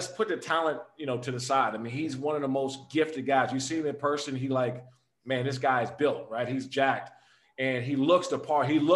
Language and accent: English; Maryland, United States; my sophomore year at Frederick Douglass High School in Maryland, when I grew up in Prince George County, I knocked out four kids in one game, right?